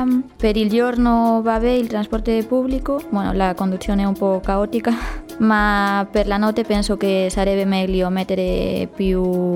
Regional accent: northern Spain, Spain; Italian is a second language; now in Cagliari, Italy; Dal nord della Spagna.

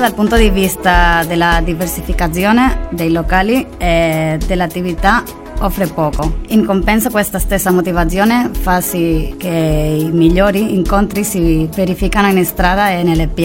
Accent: Barcelona, Catalonia, Spain; Italian is a second language; now in Cagliari, Italy; Vengo da Barcellona.

